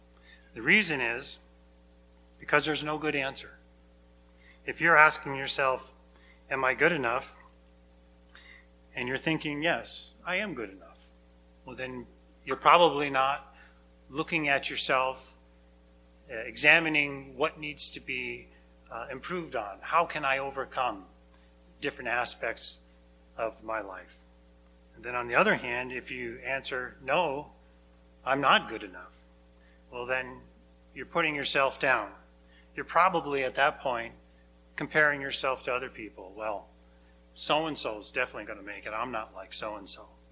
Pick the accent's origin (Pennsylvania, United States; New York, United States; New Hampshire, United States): New Hampshire, United States; I grew up in New Hampshire years and years ago. My parents, because of the old DNR rule, were forced to divorce. My mom took us kids to New Hampshire, where we spent our years growing up there.